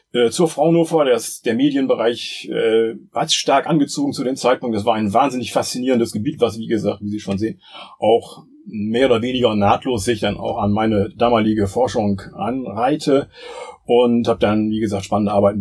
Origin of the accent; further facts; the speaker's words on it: Bremen, Germany; now in Berlin, Germany; meine Familie wohnt seitdem dann in Bremen halt und ich bin dann von Bremen aus zum Studium nach Berlin gegangen.